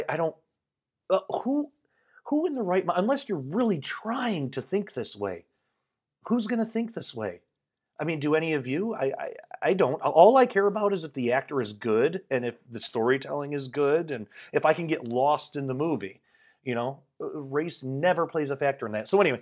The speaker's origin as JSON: {"language": "English", "region": "Michigan", "country": "United States", "tie": "born or raised there", "said": "I've only been here in America and then like a couple of times in Canada, but I grew up in Michigan, so that doesn't really count."}